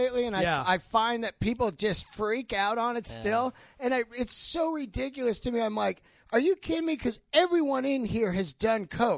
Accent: San Francisco, California, United States; I grew up in San Francisco, and I'm not gay.

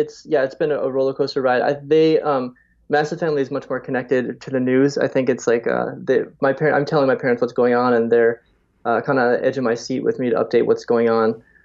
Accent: United States; Me as an American, it's difficult for me to go to Iran, and she obviously can't come to the U.S.

